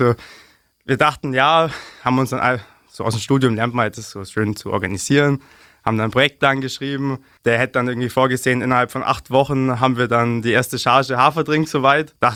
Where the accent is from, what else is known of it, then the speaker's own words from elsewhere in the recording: Lechhausen, Bavaria, Germany; Ich persönlich bin aus Lechhausen und wir haben selber einen landwirtschaftlichen Betrieb im Landkreis Günzburg.